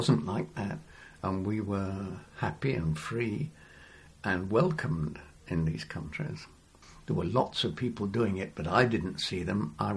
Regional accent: England, United Kingdom; accent: English; now in Italy; It took me 2 or 3 years to become fluent. And I've never lost my English accent. It's not very strong, but I've never lost it.

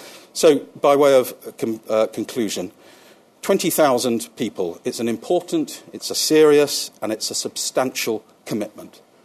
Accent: London, United Kingdom; I'm delighted to say, as a Londoner

